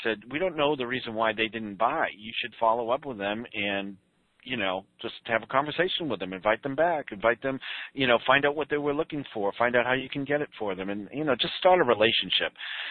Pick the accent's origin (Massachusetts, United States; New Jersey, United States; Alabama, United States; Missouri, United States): Massachusetts, United States; Boston; Yeah, I am from Boston. You might hear a little get out of here over there. I'm a Boston fan.